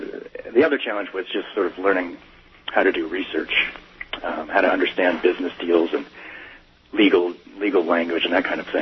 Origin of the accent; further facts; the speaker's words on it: Denver, Colorado, United States; and we moved to Denver, and that's where I grew up.